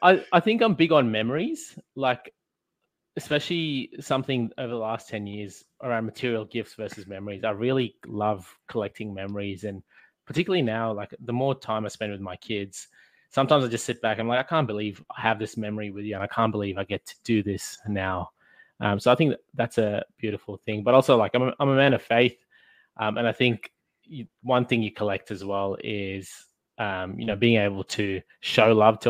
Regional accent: Australia; I grew up in Australia

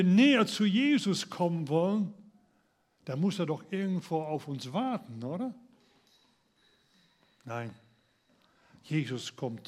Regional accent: Netherlands; German is a second language; Und ich kenne als Holländer, kenne ich nur einen K-Freitag und der heißt auf Holländisch Goede Vrijdag.

